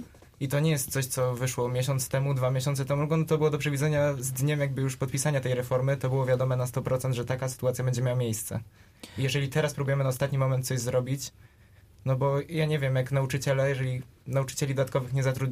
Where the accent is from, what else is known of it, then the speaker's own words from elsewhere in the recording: Nowy Kramsk, Lubusz Voivodeship, Poland; Ja jestem z Nowego Kramska.